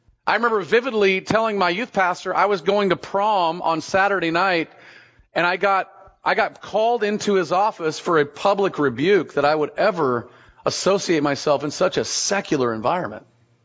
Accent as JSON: {"language": "English", "region": "Texas", "country": "United States", "tie": "born or raised there", "lives_now": "Oregon, United States", "said": "lived in Oregon longer than I lived in Texas, so I could consider myself an Oregonian. It was easy growing up in Texas to become a cultural Christian."}